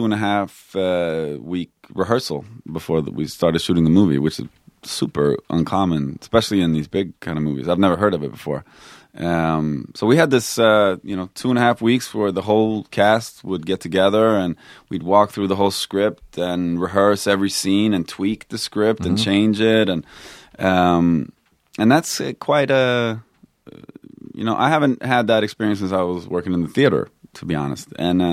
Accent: Stockholm, Stockholm County, Sweden; I grew up in Stockholm, yeah.

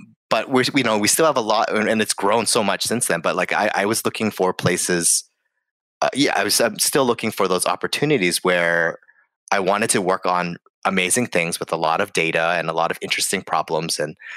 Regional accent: Hawaii, United States; I'm from Hawaii originally, so people get a little weirded out by the fact that I say like, I love Portland, and they compare and contrast it with the beaches of Hawaii.

